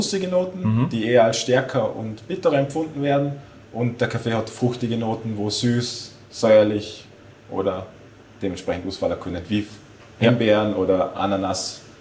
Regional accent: Bregenz, Vorarlberg, Austria; Ich komme aus Bregenz, habe davor komplett was anderes gemacht

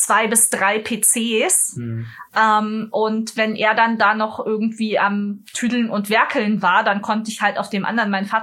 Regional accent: Munich, Bavaria, Germany; Ich komme aus München.

